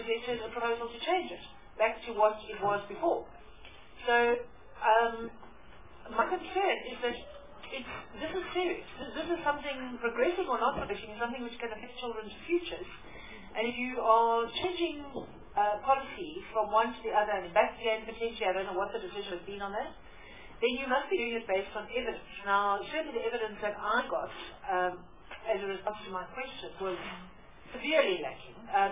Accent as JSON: {"language": "English", "region": "Eastern Cape", "country": "South Africa", "said": "Again, I'm from Eastern Cape."}